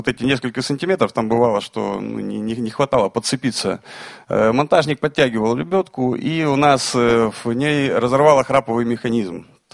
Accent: Republic of Karelia, Russia; Я приехал из Карелии тоже, вот с ребятами

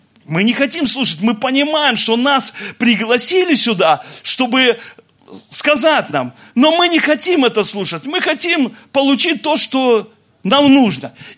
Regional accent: Belarus; Я говорю: я из Беларуси

